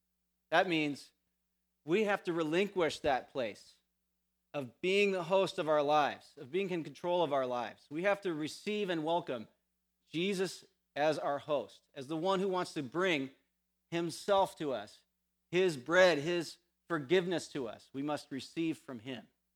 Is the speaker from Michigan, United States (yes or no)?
no; California, United States; now in Canada; I remember when we first came to Canada, we come from California.